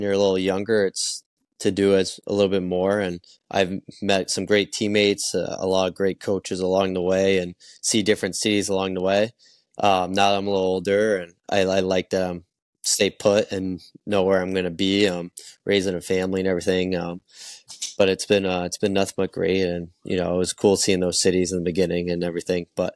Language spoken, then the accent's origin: English; Maine, United States; So I actually played juniors in my hometown, and then I played college in my hometown as well at UNE.